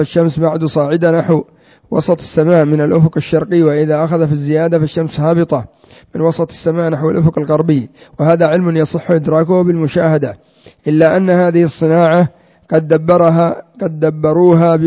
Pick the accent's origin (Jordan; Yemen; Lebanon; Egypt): Yemen; عندنا في اليمن كثير من الناس يعرفون القبلة بالقطب الشمالي،